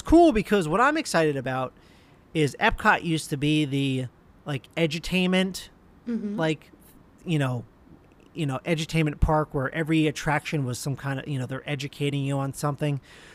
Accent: New Jersey, United States; I'm from New Jersey, the where we live, eat, and breathe boardwalks.

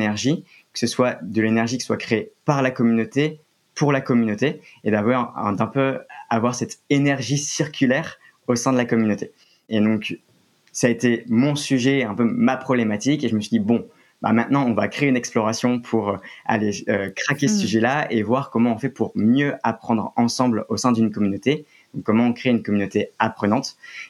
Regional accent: Lille, Hauts-de-France, France; moi, j'ai grandi à Lille. Je commence toujours par ça parce que j'en suis plutôt fier.

